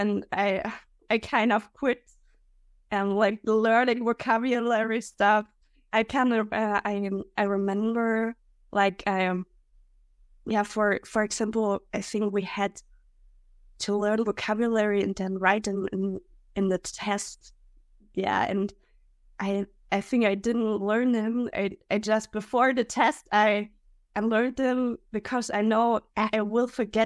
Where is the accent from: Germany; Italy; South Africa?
Germany; first language German; English is a second language; So, yeah, I'm from Germany. To introduce myself, I'm from Germany. And yeah, my first language is obviously German.